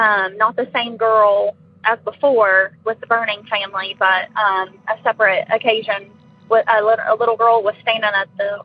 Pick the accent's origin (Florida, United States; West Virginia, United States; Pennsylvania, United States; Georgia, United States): West Virginia, United States; I'm from West Virginia.